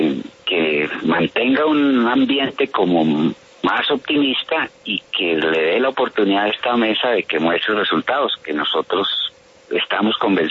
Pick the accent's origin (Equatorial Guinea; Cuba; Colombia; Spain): Colombia